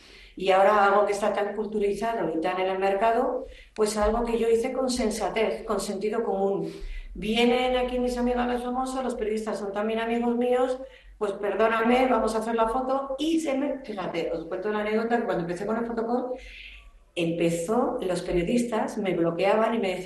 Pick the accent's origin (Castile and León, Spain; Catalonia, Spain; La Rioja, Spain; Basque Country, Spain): Basque Country, Spain; Bilbao; yo ahí aguantando como buena vasca Tauro y de Bilbao